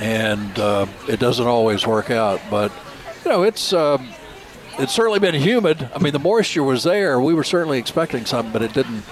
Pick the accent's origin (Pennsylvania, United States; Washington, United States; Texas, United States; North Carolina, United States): North Carolina, United States; Nashville; from the Arboretum and Extension Service in Nash County in Nashville, my hometown, coming up.